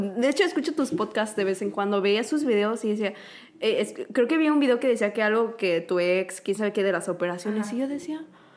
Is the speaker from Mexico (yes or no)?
yes; Mexico; moved away as an adult; now in South Korea; Crecimos en México siendo mexicanas, coreanas